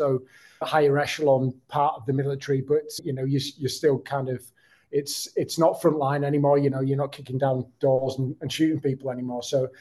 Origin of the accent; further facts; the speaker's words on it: Kendal, North West England, United Kingdom; So I was born in the Lake District, Kendal, Cumbria, and yeah, I spent most of my earlier years there, just kicking around in the local countryside